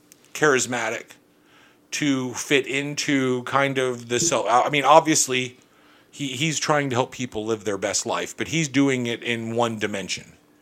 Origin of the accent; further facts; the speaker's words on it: Orlando, Florida, United States; I grew up in Orlando. Our basketball team was famous for hiring people right before they got injured.